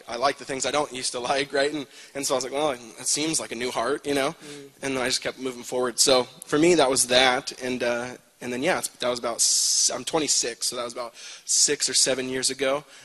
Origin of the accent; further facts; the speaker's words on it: United States; Like it didn't to most in my generation growing up in the States